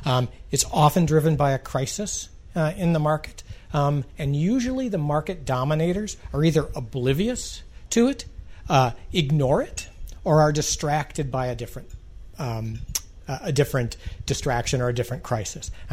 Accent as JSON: {"language": "English", "town": "Milwaukee", "region": "Wisconsin", "country": "United States", "lives_now": "Omaha, United States", "said": "I came from Milwaukee, so you can imagine."}